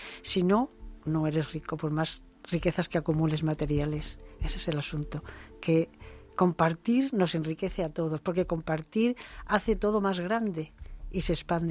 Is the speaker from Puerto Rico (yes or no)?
no; Spain; no somos capaces los españoles de hacernos la idea de cuál es, de que son destinos nuestros cercanos